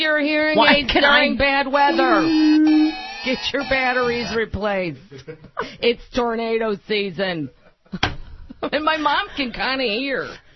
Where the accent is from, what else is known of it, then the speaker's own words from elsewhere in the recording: Missouri, United States; I am from Missouri, actually. My parents live about... 75 miles from where all this went on